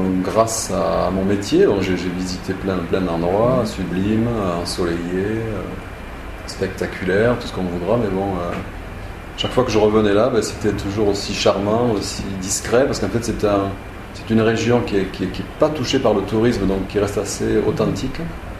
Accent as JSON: {"language": "French", "town": "Astaffort", "region": "Nouvelle-Aquitaine", "country": "France", "tie": "born or raised there", "also_born_or_lived": "Agen", "said": "De Astaffort, dans le 47, dans le Lot-et-Garonne, mais je suis né à Agen. Hein. Donc Agen, voilà, la grande ville à côté, enfin grande, oui, qui a maintenant 30 ou 40 000 habitants, un truc comme ça. Et voilà, mes parents ont toujours vécu dans ce petit village."}